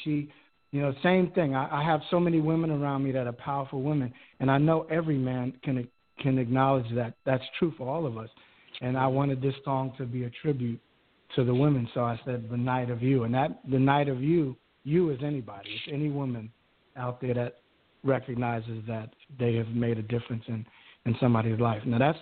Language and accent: English; Queens, New York, United States; I grew up in Jamaica, Queens, New York